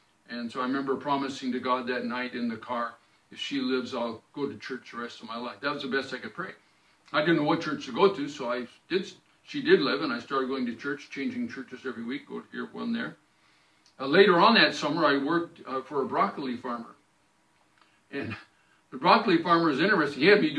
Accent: Washington, United States; I grew up in Washington State in, I guess you would call it a lower class, maybe middle-lower class. We were very poor in my family.

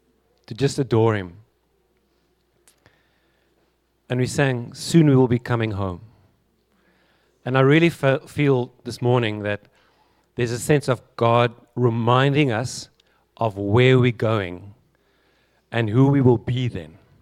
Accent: Cape Town, Western Cape, South Africa; We're from Cape Town with my wife Jeanette.

